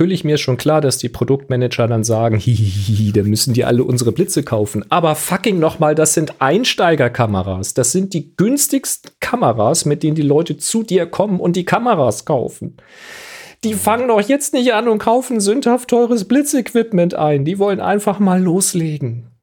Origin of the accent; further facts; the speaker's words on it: Hamburg, Germany; So als Hamburger darf man auch mal sagen, ne?